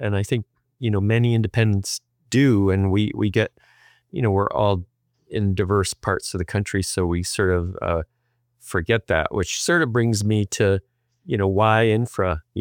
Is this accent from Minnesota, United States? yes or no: no; Connecticut, United States; moved away; I came from Connecticut to California in 1969, and immediately, in fact, I had actually worked in a retail store in Connecticut when I was in high school